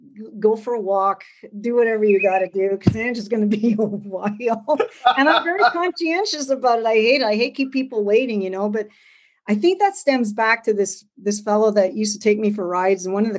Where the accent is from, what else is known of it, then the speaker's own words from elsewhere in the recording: Montreal, Quebec, Canada; Growing up in Montreal